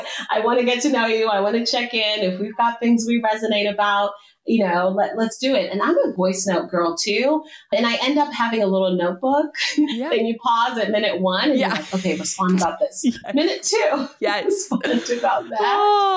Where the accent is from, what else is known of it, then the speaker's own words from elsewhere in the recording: Zimbabwe; now in United States; where I am today is inspired by my background growing up in Zimbabwe and navigating the American education system